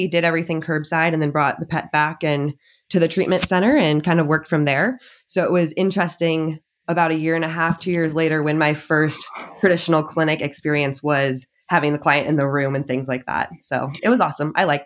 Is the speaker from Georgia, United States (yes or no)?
no; Escondido, California, United States; I grew up in Southern California, so Escondido, basically San Diego area, and then have kind of migrated up through California through my educational journey.